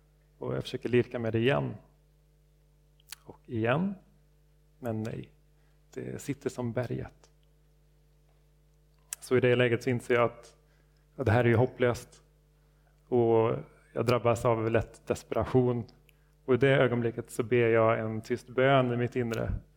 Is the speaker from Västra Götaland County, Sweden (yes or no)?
yes; Uddevalla, Västra Götaland County, Sweden; När jag var runt 16 år gammal så bodde jag hemma i Uddevalla med mina föräldrar. Vårt bostadsområde, det låg lite utanför centrum.